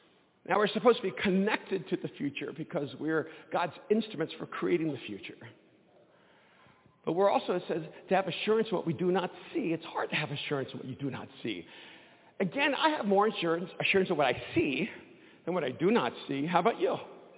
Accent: El Salvador

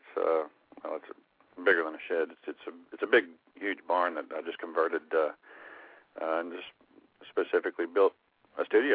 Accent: Texas, United States; moved away as an adult; also born or lived in Nashville; now in Australia; Yeah, well, I'm originally from Texas and spent a lot of time playing in Texas bands and all that, but I eventually moved to Nashville, as most do at some point

